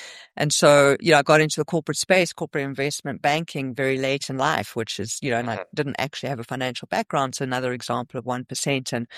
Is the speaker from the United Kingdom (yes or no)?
no; South Africa; now in United States; originally, I'm from South Africa. I've been in the United States for the last year and a half.